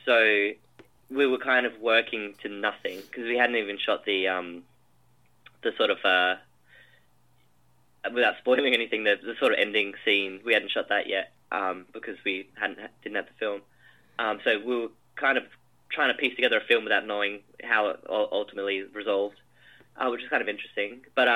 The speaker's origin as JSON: {"language": "English", "town": "Adelaide", "region": "South Australia", "country": "Australia", "said": "So again, I'm from Adelaide."}